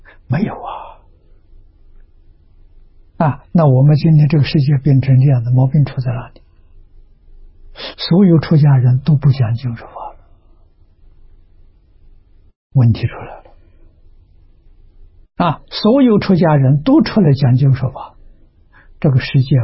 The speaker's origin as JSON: {"language": "Chinese", "town": "Lujiang", "region": "Anhui", "country": "China", "tie": "born or raised there", "said": "他是同城人，我家乡在庐江，我们的距离现在20多公里，很近啊"}